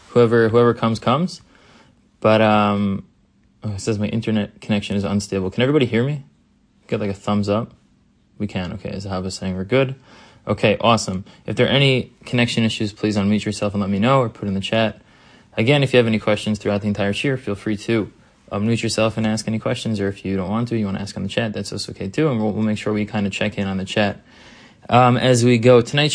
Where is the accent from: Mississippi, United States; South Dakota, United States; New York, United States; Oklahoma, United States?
New York, United States; As a New Yorker, I feel like coming in, telling you what to get at Romanian is like ridiculous.